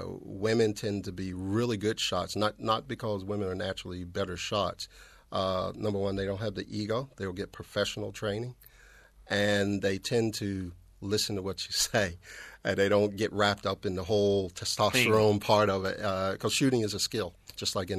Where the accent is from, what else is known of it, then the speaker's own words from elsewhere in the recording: East Coast, United States; also born or lived in Texas; now in Australia; I spent a lot of my time in Texas, although I'm from the East Coast.